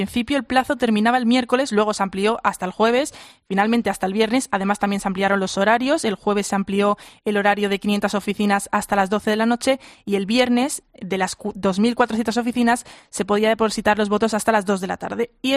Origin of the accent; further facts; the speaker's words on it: Madrid, Community of Madrid, Spain; Yo soy de Madrid